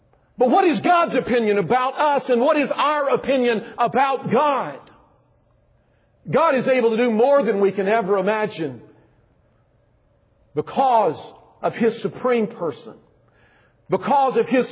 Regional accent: Alabama, United States; I grew up in Alabama.

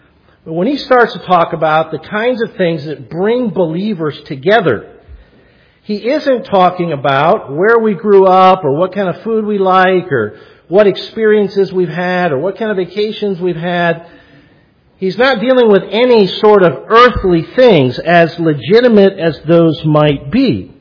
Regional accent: Puerto Rico; well, I grew up in Latin America. I grew up in Puerto Rico.

